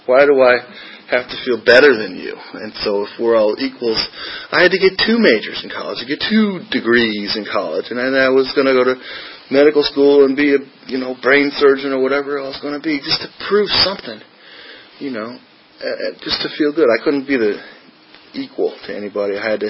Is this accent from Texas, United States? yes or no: no; Illinois, United States; So I grew up in Illinois, went to schools in Illinois, I went to residency in Illinois.